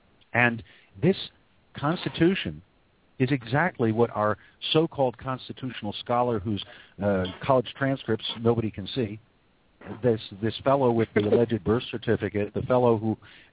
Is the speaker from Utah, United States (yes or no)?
no; Philadelphia, Pennsylvania, United States; I'm a white fella, and I'm blacker than Mr. Obama, because I grew up in Bill Cosby's neighborhood in Philadelphia speaking native Ebonics